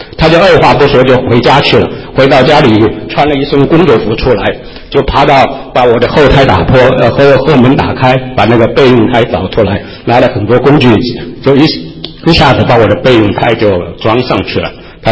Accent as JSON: {"language": "Chinese", "town": "Wuhan", "region": "Hubei", "country": "China", "tie": "born or raised there", "said": "我的老家是在大陆的武汉，我到这个美国西雅图来是已经第六次了。"}